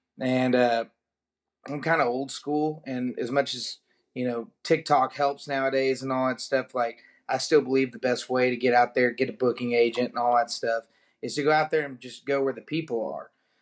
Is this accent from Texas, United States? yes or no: yes; Alvarado, Texas, United States; You know, he's a Johnson County boy, just like me. So he's from Godley and I'm from Alvarado.